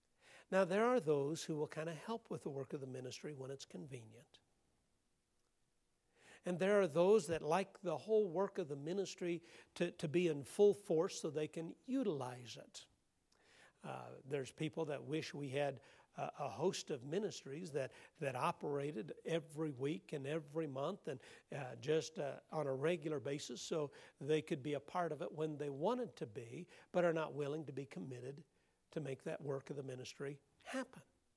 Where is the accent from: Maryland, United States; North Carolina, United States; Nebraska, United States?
Nebraska, United States; Now, for me, being from Nebraska, I've run across somebody from my home state